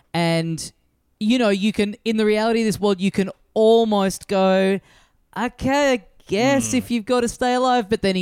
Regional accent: Australia; As an Australian

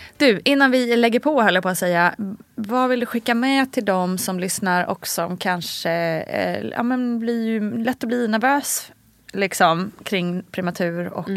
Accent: Sweden; För vi är ju också svenskar. Så vi ställer ju sällan krav på våra vänner på det viset.

